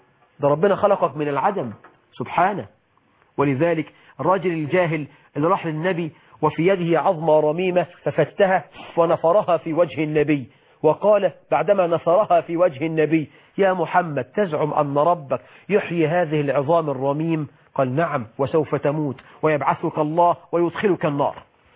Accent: Egypt; بلدنا مصر

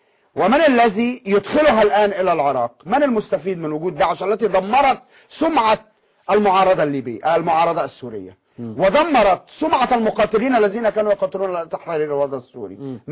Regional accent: Egypt; كما نقول عندنا في مصر

